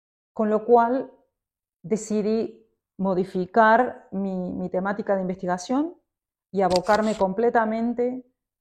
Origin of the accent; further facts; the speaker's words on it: Argentina; moved away as an adult; now in United States; Soy mezzosoprano argentina, directora de escena también. Hace 20 años que vivo en Estados Unidos.